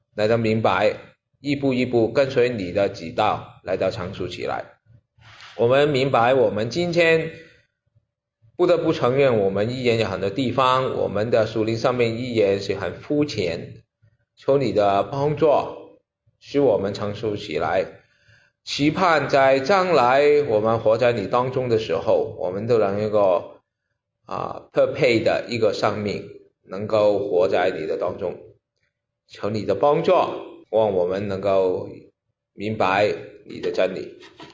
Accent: Hong Kong; 细个嘅时候喺香港嘅时候

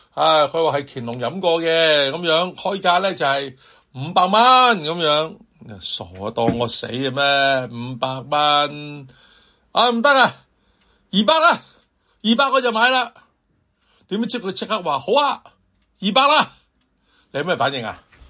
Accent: Hong Kong; 我哋香港人啊或者中国人呢就唔知你有冇去过东南亚旅行啦

